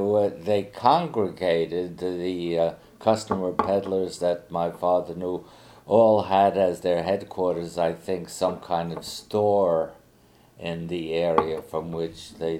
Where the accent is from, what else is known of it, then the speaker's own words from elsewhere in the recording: New York City, New York, United States; born there; I was born in 1926 in New York City. My parents were immigrants who had come from Russia.